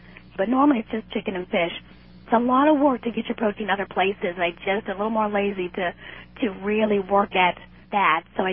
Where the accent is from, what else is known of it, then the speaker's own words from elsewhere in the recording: New York City, New York, United States; when I was young, and then growing up in New York City, which I'm sure is very polluted.